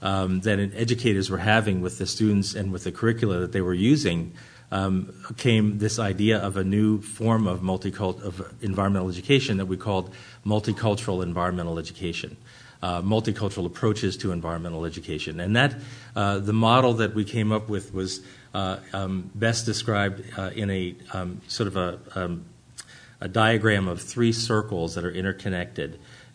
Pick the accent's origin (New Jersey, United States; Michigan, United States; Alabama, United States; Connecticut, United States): New Jersey, United States; Atlantic City; Now, I grew up in Atlantic City, New Jersey, at a time where there was still de facto segregation